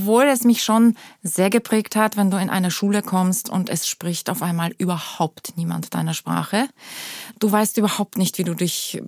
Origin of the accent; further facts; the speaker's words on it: Poland; also born or lived in Germany; now in Austria; Also am wenigsten wahrscheinlich als Deutsche, weil ja, da war ich meine Jugend, aber meine Kindheit war ich in Polen und da sind meine Wurzeln. Also ich am ehesten wahrscheinlich noch Polin, aber ich bin jetzt auch schon über 25 Jahre in Österreich, also deutlich länger als in Polen.